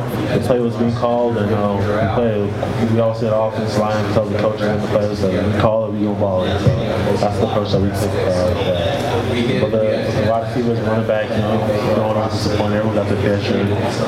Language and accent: English; Canada; Yeah, I used to say A about. I'm Canadian.